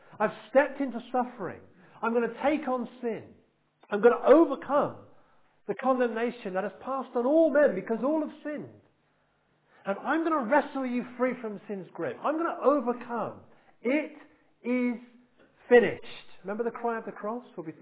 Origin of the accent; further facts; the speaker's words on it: United Kingdom; We don't like that, do we? We're British.